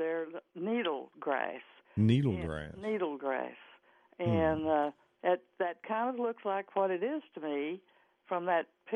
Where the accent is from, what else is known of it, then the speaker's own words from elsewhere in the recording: Texas, United States; Hey, I'm native Texan. Give me the shade any day.